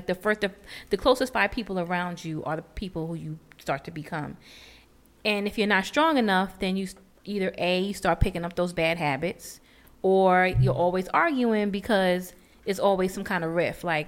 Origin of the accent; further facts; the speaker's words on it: Bronx, New York, United States; I've seen it around the way growing up in the Boogie Down.